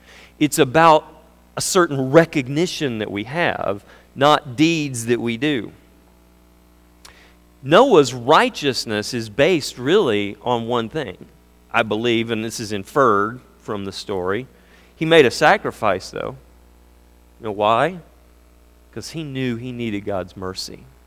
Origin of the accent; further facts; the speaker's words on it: the South, United States; because I grew up in the South